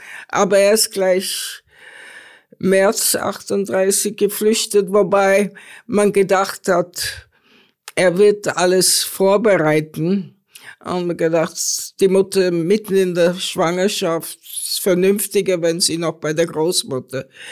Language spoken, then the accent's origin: German; Vienna, Austria; Ich bin zwar in Wien geboren und war in Wien, aber ich habe eine Kleinstadt sehr gern.